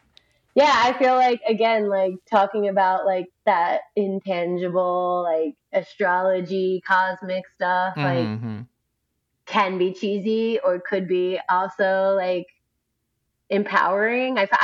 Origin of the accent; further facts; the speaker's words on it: Philadelphia, Pennsylvania, United States; the distance from what I grew up with in Philly.